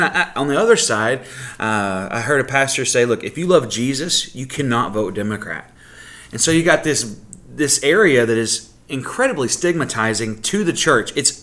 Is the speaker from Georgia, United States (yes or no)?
no; Texas, United States; You know, I'm originally from Texas, but my Cowboys and stuff haven't done well for 20 years.